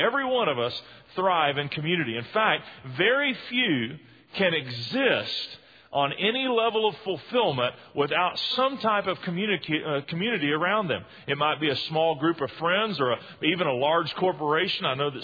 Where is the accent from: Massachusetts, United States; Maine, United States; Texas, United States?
Texas, United States; now in Mississippi, United States; We're from Texas, and boy, you turn 18 and you're gone. You go to the furthest parts of the world. I went to Mississippi